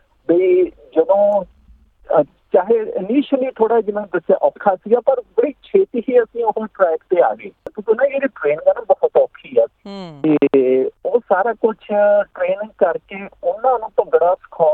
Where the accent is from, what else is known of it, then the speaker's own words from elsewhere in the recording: Siar, Punjab, India; now in Canada; ਪੰਜਾਬ ਤੋਂ ਜੀ। ਮੈਂ ਪਿੰਡ ਸਿਆੜ ਜਿਹੜਾ ਜ਼ਿਲ੍ਹਾ ਲੁਧਿਆਣੇ ਦੇ ਵਿੱਚ ਪੈਂਦਾ ਜੀ, ਉੱਥੋਂ ਦਾ ਮੈਂ ਜੰਮਪਲ ਹਾਂ।